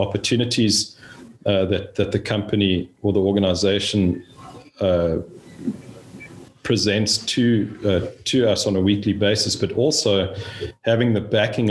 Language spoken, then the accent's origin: English; South Africa; moved away; this is not a Texas accent. I was born and raised in South Africa on a fifth generation cattle, sheep, goat and horse operation